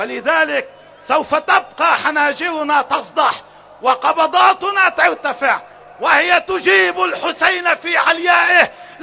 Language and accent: Arabic; Lebanon; على وحدتنا الوطنية كلبنانيين وعيشنا المشترك ومصيرنا الواحد